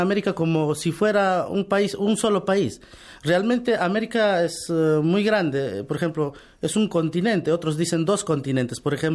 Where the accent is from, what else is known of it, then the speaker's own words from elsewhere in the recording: Peru; nosotros somos de Perú y hay unas ciudades antiguas ahí